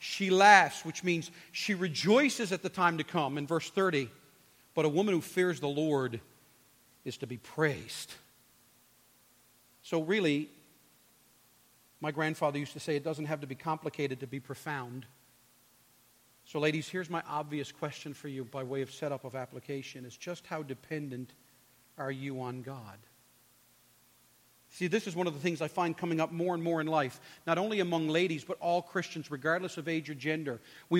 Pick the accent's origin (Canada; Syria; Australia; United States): Canada; Newfoundland and Labrador; I'm from Newfoundland, and so we only know one way, and that's blunt.